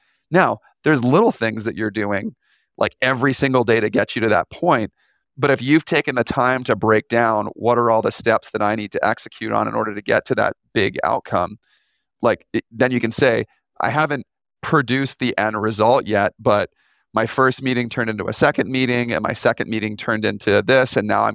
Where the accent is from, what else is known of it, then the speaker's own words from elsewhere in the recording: Canada; So I grew up in Canada.